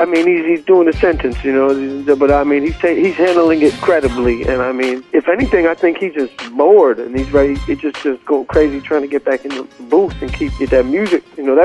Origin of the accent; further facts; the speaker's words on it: Beverly Hills, California, United States; I grew up in Beverly Hills, so it's like, why does he even do this?